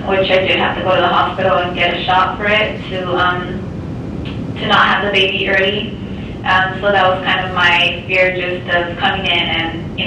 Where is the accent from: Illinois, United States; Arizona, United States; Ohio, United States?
Arizona, United States; Yuma; I'm from Yuma, so he wanted me to go all the way up to Tucson.